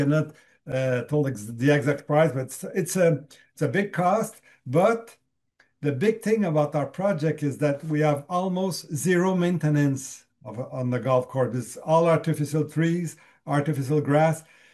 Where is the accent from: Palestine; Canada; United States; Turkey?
Canada; I'm Canadian